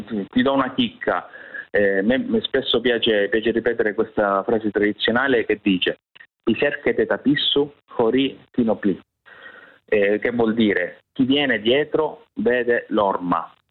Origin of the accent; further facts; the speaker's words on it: Calabria, Italy; la forma dialettale, insomma, dei nostri luoghi, il nostro dialetto calabrese fondamentalmente